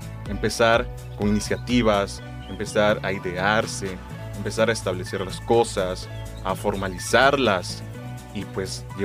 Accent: Campeche, Mexico; estoy aquí en la ciudad de Campeche porque estoy estudiando, pero yo quiero regresar a mi pueblo, quiero trabajar para mi pueblo y para mi municipio, en este caso es Chapoto

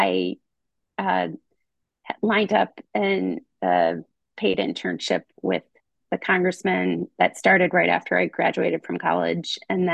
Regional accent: South Bend, Indiana, United States; I grew up in South Bend, Indiana, and that's where the University of Notre Dame is. And it's a smallish town.

